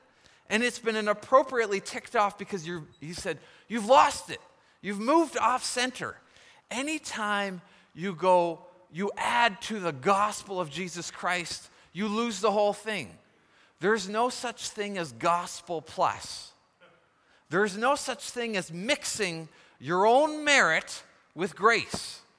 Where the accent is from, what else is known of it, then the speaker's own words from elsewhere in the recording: Canada; Now, as a Canadian society, we've moved more and more away from this book.